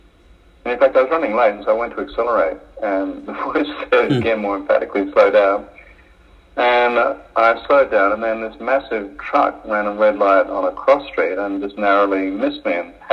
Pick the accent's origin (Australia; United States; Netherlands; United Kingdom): Australia; Brisbane, Queensland; Yeah, well, I grew up in Brisbane.